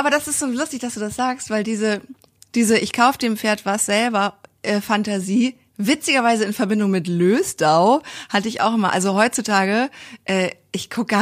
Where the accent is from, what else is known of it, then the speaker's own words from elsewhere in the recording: Kiel, Schleswig-Holstein, Germany; Ich komme ja auch aus Kiel, so wie Mira.